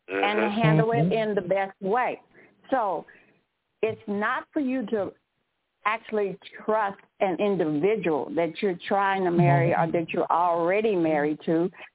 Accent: Kansas City, United States; I'm from Kansas City.

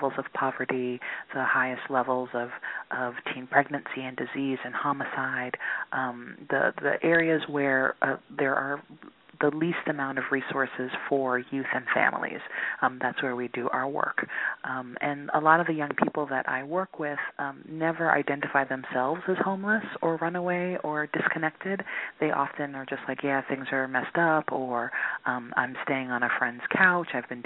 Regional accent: Queens, New York, United States; moved away as an adult; now in Washington, United States; I am based in Washington, D.C. I grew up in Queens, New York, and moved to D.C. to go to college and then decided to stay and made D.C. my home.

